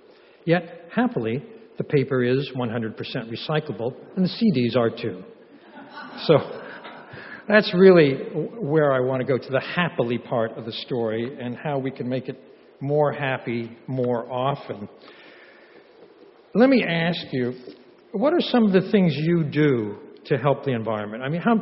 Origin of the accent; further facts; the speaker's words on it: Stockton, California, United States; as you heard, I grew up in Stockton, the lesser greater Bay Area.